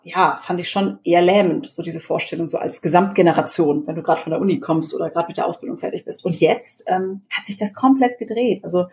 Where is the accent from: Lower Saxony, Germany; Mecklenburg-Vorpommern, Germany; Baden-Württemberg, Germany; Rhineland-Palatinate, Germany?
Baden-Württemberg, Germany; ich bin ja groß geworden in Baden-Württemberg und in der Nähe von Karlsruhe.